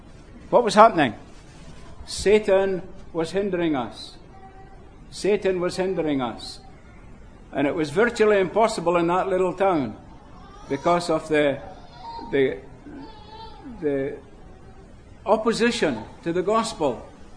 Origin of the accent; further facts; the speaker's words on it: United Kingdom; There are people, like I was brought up with it in Britain, it was a place known for witchcraft